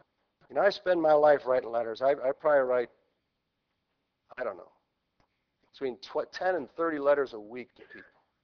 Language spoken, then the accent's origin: English; Orchard Park, United States; I grew up over in Orchard Park. I took my Bible to school every day. Went to the public school.